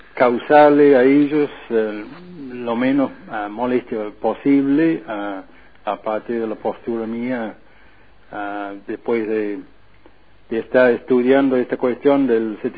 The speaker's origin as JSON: {"language": "Spanish", "region": "Tierra del Fuego", "country": "Argentina", "tie": "born there", "said": "mi provincia natal, y con el último domicilio legal en una parte de la provincia bajo ocupación británica, que es Malvinas."}